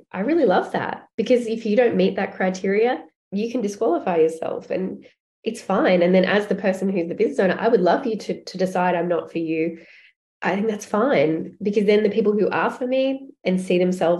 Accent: Australia; I'm Australian and I'm white and my parents are English

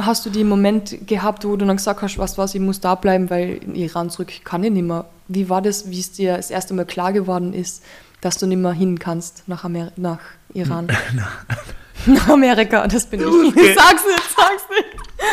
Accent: Carinthia, Austria; bei uns in Kärnten auch.

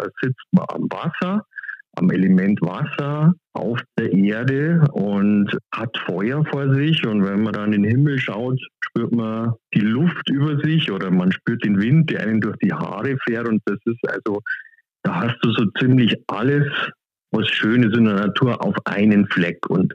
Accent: Germany; als Deutscher an der Donau mit donauschwäbischen Wurzeln

